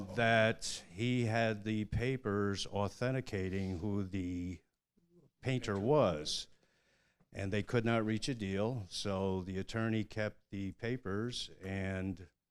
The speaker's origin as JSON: {"language": "English", "town": "East Greenbush", "region": "New York", "country": "United States", "said": "East Greenbush."}